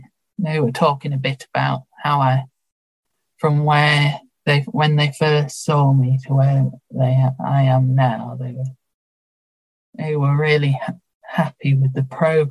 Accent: York, Yorkshire and the Humber, United Kingdom; I am from York.

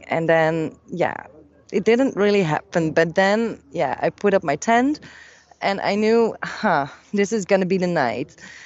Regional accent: Netherlands; English is a second language; maybe it's because I'm from the Netherlands, the flat country

